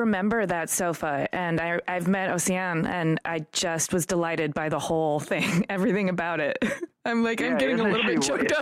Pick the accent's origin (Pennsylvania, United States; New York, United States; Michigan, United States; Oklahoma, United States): Michigan, United States; Detroit; I'm from Detroit.